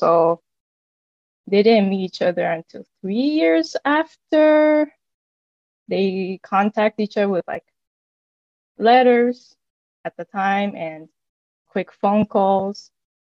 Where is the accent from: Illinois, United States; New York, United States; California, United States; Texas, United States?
New York, United States; born there; But of course, I was born in New York, which they did the whole wedding thing.